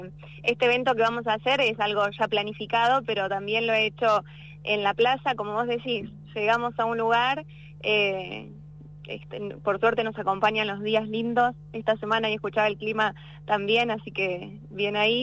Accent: Tandil, Buenos Aires Province, Argentina; salí de Tandil, Buenos Aires, que yo soy de allá

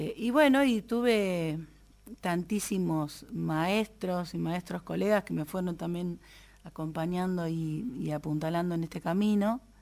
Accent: Buenos Aires, Argentina; yo nací en Capital, en el barrio de Flores, en el cual vivo hace muchos años, desde que nací. 44 años tengo.

